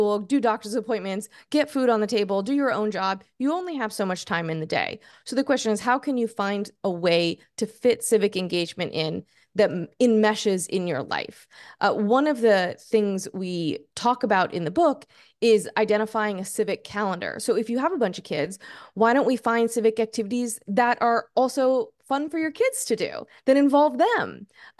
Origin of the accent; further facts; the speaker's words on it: Texas, United States; So I grew up in Texas, and I have a lot of friends who are sort of still in the mindset of no politics at the dinner table